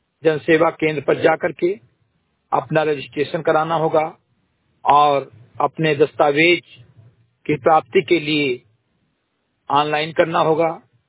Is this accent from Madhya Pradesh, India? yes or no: no; Bahraich, Uttar Pradesh, India; ग्राम सभा सिमरीगढ़ी विकासखंड मेनपुरवा जनपद बहराइच का मूल निवासी हूं